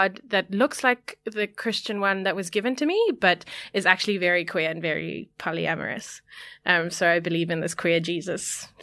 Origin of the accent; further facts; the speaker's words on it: South Africa; I am South African. I am brown. I prefer the word brown to colored because that was given to us or placed on us under apartheid.